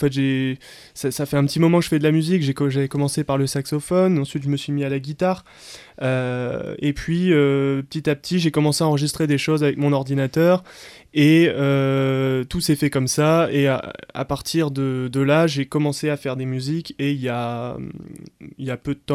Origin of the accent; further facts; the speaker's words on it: Lille, Hauts-de-France, France; donc je viens de Lille.